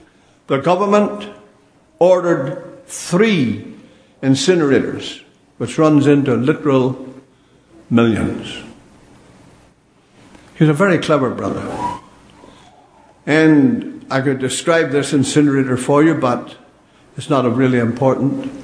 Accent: Ireland; Now, don't smile, and don't think because I'm an Irishman I've got mixed up.

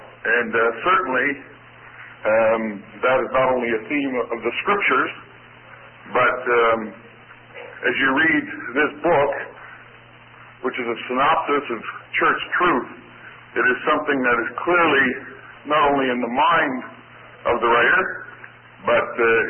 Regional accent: Winnipeg, Manitoba, Canada; and I'm from Winnipeg, Manitoba, in Canada, about 500 miles almost due north of Minneapolis.

